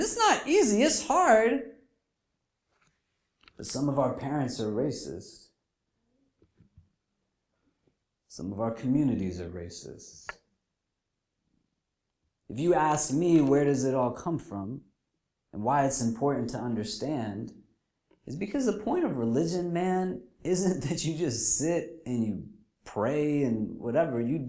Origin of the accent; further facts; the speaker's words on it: New Jersey, United States; I said, we're from Jersey and we say excuse me.